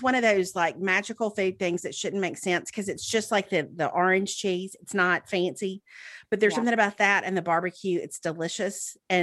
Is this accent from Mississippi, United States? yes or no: yes; Mississippi, United States; now in Birmingham, United States; So I grew up in Mississippi. Melanie grew up in Texas, and then I've lived in Birmingham for 20 years.